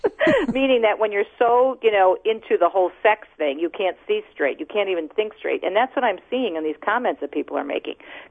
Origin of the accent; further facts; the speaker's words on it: Detroit, Michigan, United States; We had a radio station in my hometown of Detroit last week that actually had giveaway for the movie.